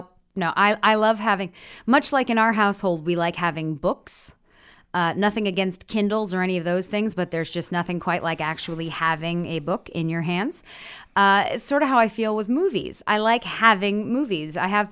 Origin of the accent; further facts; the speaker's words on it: France; English is a second language; We are from France. I am from France.